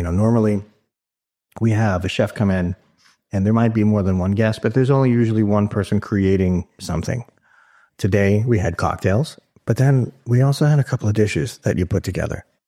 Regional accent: Miami, Florida, United States; I'm from Miami, too, but I'm Italian.

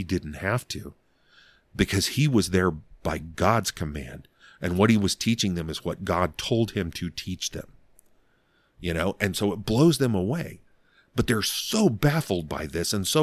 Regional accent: Alabama, United States; born there; that'd be like somebody calling me a redneck because I was born in Alabama.

